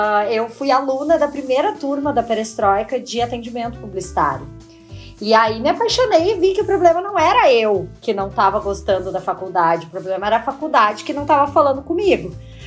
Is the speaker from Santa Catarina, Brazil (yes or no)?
no; Rio Grande do Sul, Brazil; moved away; Acho que já deu para perceber de que da Bahia eu não sou, né? Sou gaúchíssima, mas fazem muitos anos que eu saí do Rio Grande do Sul.